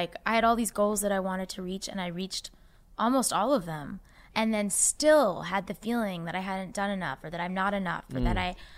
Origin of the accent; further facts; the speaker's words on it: Boston, Massachusetts, United States; Yeah, I'm from Boston.